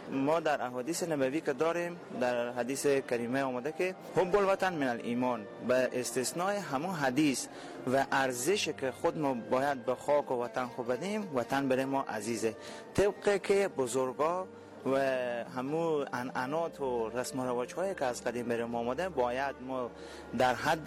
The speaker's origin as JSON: {"language": "Persian", "country": "Afghanistan", "said": "بالاخره همه ما افغان هستیم"}